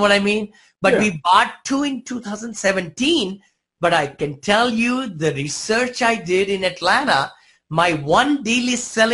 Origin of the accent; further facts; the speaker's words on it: India; moved away as an adult; I came from India with $7 many moons ago, and I'm an engineer, mechanical engineer